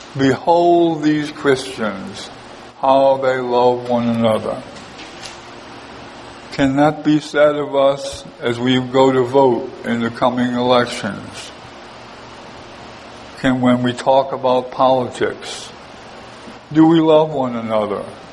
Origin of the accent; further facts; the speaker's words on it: Louisiana, United States; I grew up in Louisiana. I know what flooding is about.